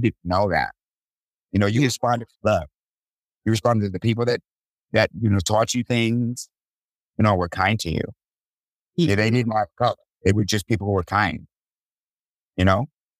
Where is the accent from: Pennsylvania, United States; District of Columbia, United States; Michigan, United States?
District of Columbia, United States; Washington; I was raised in Washington, D.C.